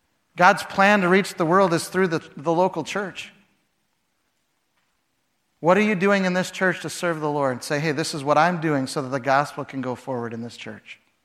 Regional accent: Chicago, Illinois, United States; moved away; When I first went to Canada, I came from Chicago. In Chicago, you dress like a business person

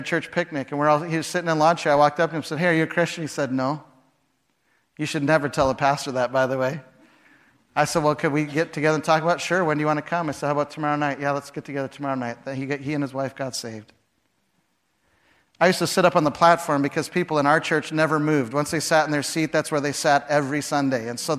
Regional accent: Chicago, Illinois, United States; moved away; When I first went to Canada, I came from Chicago. In Chicago, you dress like a business person

